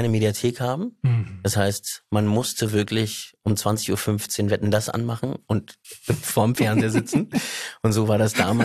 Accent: Berlin, Germany; Ich bin Berliner. Ich bin hier geboren, aufgewachsen, in einem sehr behüteten Haushalt.

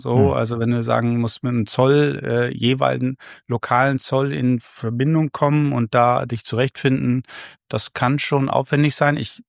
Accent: Bremen, Germany; Als Bremer würde man natürlich immer sagen, aus Hamburg muss man auf keinen Fall kommen, aber aus Bremen sollte man kommen.

